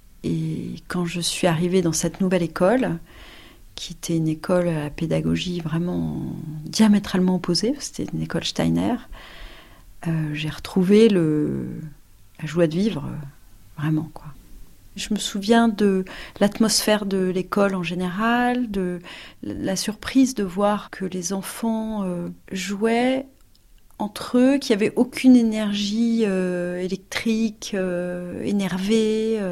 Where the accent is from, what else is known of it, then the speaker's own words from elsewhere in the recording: Paris, Île-de-France, France; J'ai grandi à Paris et j'ai été dans une petite école privée du coin.